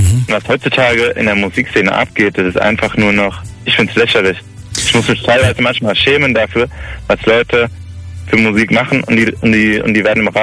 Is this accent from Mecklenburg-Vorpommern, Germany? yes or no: no; Rhineland-Palatinate, Germany; In Hettenheim in der Nähe. Also ich komme aus der Pfalz.